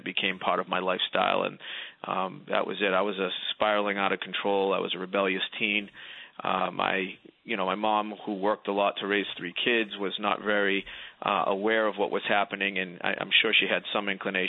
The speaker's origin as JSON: {"language": "English", "town": "New Bedford", "region": "Massachusetts", "country": "United States", "accent": "Boston", "said": "So I am from a town called New Bedford, Massachusetts. And it's just south of Boston, about 45, 50 miles. I'm sure you can tell by the accent that I'm close to that area."}